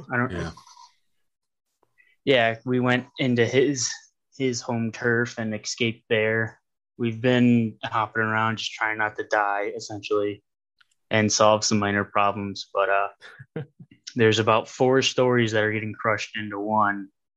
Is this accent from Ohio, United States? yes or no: yes; Ohio, United States; I'm from Ohio